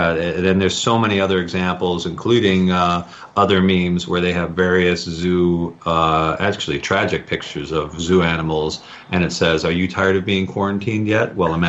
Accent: Ohio, United States; now in Los Angeles, United States; I've been in L.A. for long enough that, even though I grew up in the Midwest, south of Cleveland, but I've been in L.A. long enough that it feels like home.

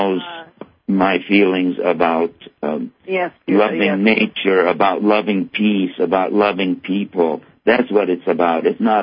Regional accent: Haifa, Haifa District, Israel; for me, having been from the land, and not necessarily from Gaza, I'm from Haifa

